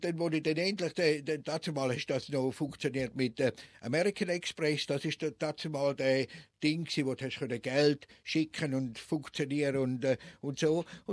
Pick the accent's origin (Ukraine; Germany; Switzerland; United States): Switzerland; was man ja nicht darf als Schweizer